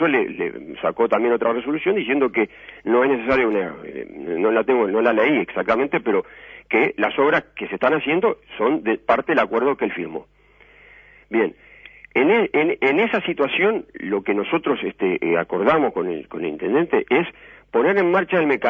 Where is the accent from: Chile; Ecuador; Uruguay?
Uruguay; acá el tema es un problema nacional del cual yo como ciudadano uruguayo no puedo estar exento.